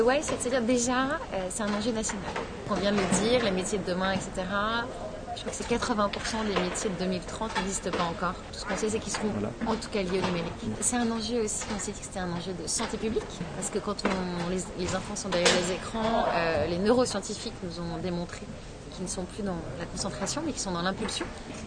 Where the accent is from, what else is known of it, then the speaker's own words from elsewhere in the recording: Lyon, Auvergne-Rhône-Alpes, France; J'ai démarré ma carrière à Lyon, je suis lyonnaise